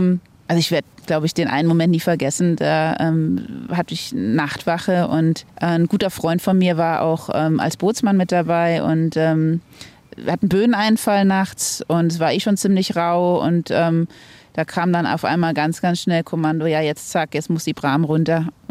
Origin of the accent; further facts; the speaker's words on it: Rhineland-Palatinate, Germany; ich bin eigentlich aufgewachsen in Rheinland-Pfalz, in der Nähe vom Hunsrück da im Hochwald, in einem ziemlich kleinen Ort, wo man sehr weit weg von Wasser ist.